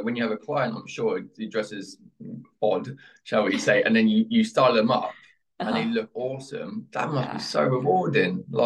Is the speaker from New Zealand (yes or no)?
no; England, United Kingdom; We're English. I'm so sorry.